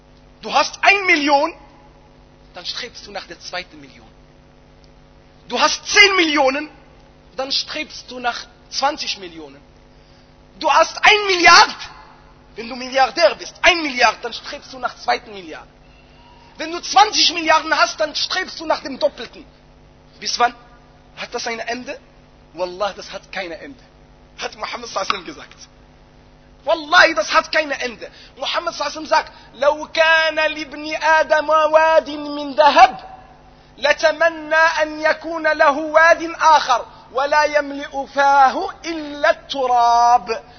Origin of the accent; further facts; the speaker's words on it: Morocco; Wie man bei uns in Marokko sagt, man sagt in einem Spruch, mach das Geld in deiner Tasche und nicht in deinem Herz.